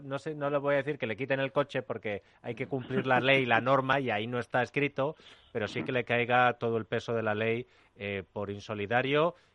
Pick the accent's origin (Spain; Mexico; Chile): Spain; Yo soy de España